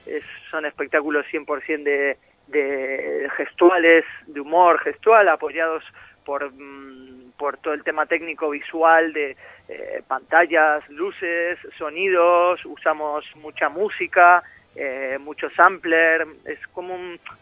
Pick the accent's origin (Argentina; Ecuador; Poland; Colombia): Argentina; Buenos Aires; moved away; yo soy de Buenos Aires, yo soy argentino y he venido justo para aquí en el año 2000